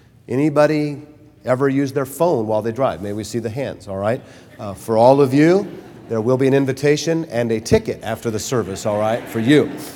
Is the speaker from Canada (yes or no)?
no; Germany; English is a second language; now in United States; I'm from Germany, and we go a lot faster on the Autobahn.